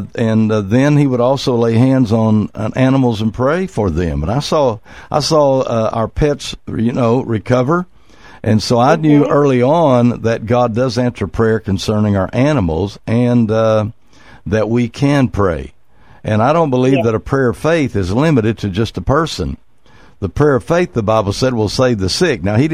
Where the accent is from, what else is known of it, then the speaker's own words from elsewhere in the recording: Oklahoma, United States; But I grew up in Oklahoma, and I don't remember my dad ever taking one of our animals to the vet